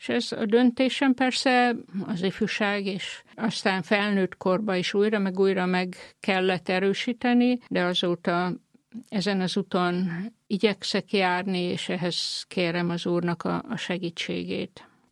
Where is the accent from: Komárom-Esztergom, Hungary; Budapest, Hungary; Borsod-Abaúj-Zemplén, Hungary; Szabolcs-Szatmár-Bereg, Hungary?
Szabolcs-Szatmár-Bereg, Hungary; Bokortanya; Szabolcsi Bokortanyán nőttem fel, Nyíregyházától 17 kilométerre.